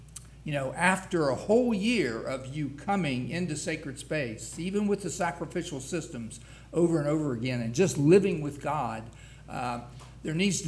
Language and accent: English; West Virginia, United States; and of course, you know, we're from West Virginia, so we understand it